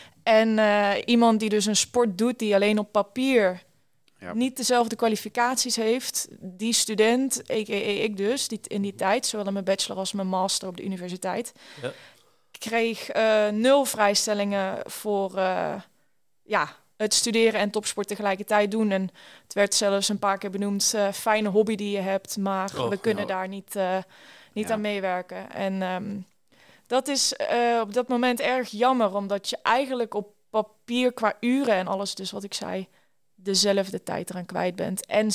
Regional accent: Schijf, North Brabant, Netherlands; Ik kom uit Noord-Brabant en ik ben in een klein dorpje geboren, in Schijf heet dat.

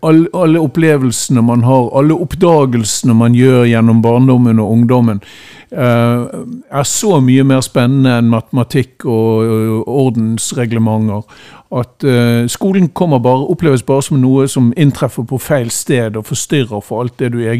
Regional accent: Bergen, Vestland, Norway; jeg er fra Bergen og vet jo at forholdet til Brann nærmest religiøst i den byen

